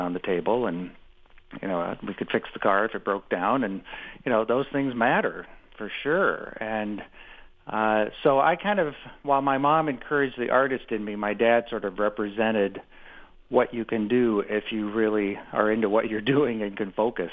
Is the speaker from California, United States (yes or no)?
no; Omaha, Nebraska, United States; Omaha and from the house that my dad still lives